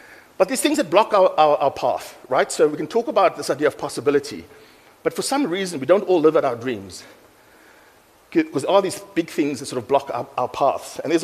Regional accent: Mitchell's Plain, Western Cape, South Africa; So I grew up in Mitchell's Plain

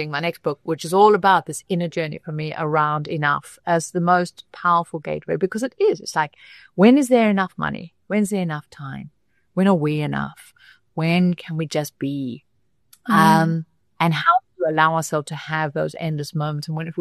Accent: South Africa; moved away as an adult; I am South African and I came back to South Africa having lived 17 years all over different places in the world.

